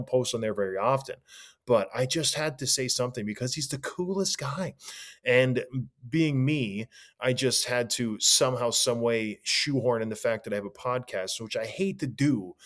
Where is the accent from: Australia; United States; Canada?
Canada; St. Catharines, Ontario; I grew up in St. Catharines, so I grew up watching the Leafs, hating the Leafs.